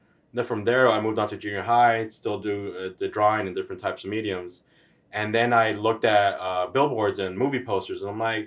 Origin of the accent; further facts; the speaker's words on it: Hollywood, California, United States; I'm born and raised in Hollywood.